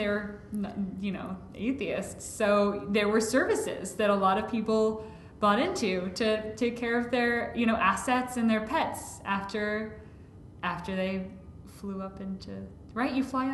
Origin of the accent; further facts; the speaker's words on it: Alameda, California, United States; Alameda, my hometown. I grew up there.